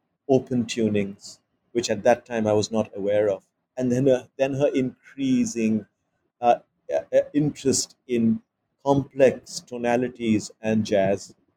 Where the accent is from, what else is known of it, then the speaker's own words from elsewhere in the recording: Mumbai, Maharashtra, India; So there I was, not able to understand Marathi growing up in Bombay, but suddenly discovering this music, Indian classical music